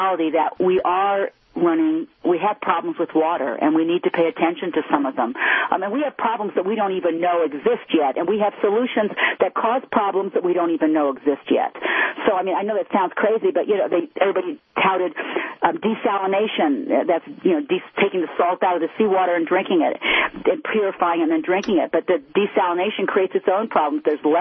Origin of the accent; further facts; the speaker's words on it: Midwest, United States; I grew up in the Midwest, you know, that was one of the great fun things